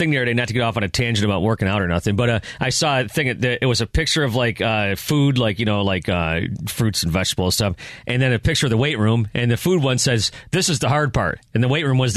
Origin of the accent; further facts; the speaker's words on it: Buffalo, New York, United States; growing up in Buffalo and hearing … songs all the time and seeing you guys in Buffalo where I grew up.